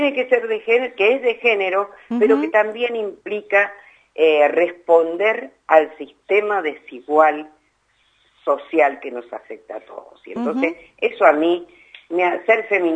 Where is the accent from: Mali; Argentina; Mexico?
Argentina; en nuestra historia como pueblo argentino